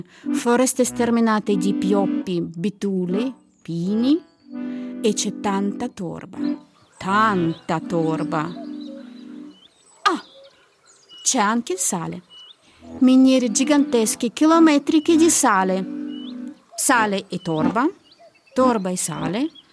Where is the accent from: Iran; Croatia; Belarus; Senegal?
Belarus; Minsk; Italian is a second language; now in Bergamo, Italy; E da tanti anni vivo a Bergamo, in Italia. Ma la mia città natale è Minsk. Minsk in Bielorussia, dove il mare non c'è.